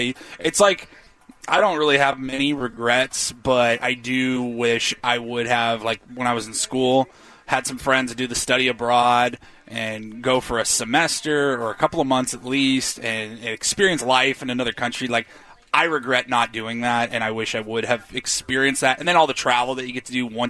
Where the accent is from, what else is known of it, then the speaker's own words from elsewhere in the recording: Pacific Northwest, United States; now in San Diego, United States; growing up in the Pacific Northwest, moving down to San Diego and calling San Diego home now for like the last 16 years